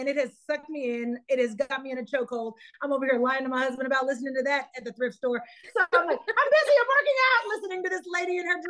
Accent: Oklahoma, United States; I grew up in Oklahoma. My parents didn't have a lot of money, but my mom had this really special knack for making our home beautiful.

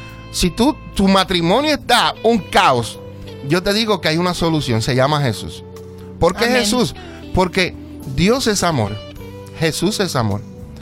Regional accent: Juana Díaz, Puerto Rico; also born or lived in Ponce; Yo quiero decir algo, yo soy puertorriqueño. Nacido en Ponce, pero me crié en Juana Díaz, soy del barrio Lomas

